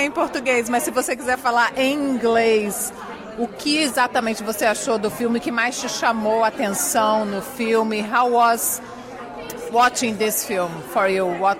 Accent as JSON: {"language": "Portuguese", "country": "Brazil", "lives_now": "Australia", "said": "coisas que acontecem aqui na Austrália, a gente também está participando, porque afinal de contas nós somos brasileiras longe do nosso país."}